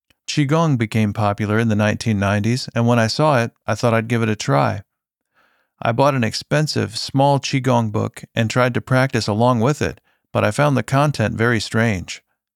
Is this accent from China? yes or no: yes; Liaoning, China; accent: northeastern; Hearing my northeastern accent, he said, "Oh, you're from Master's hometown." I said that I was from Liaoning province